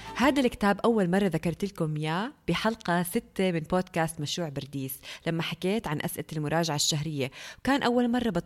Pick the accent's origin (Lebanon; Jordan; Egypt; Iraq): Jordan; أنا من الأردن، اللي ما بيعرفني … اللي تابعني جديد ناسي ليش أنا طلعته لايف أصلا. … مهندسة، أم، مدونة مهارات حياتية، صاحبة بودكاست